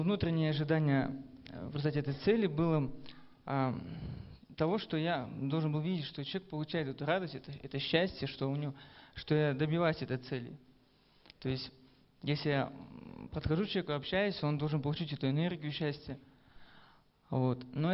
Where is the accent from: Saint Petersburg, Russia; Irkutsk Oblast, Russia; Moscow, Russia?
Irkutsk Oblast, Russia; Irkutsk; я из Иркутска.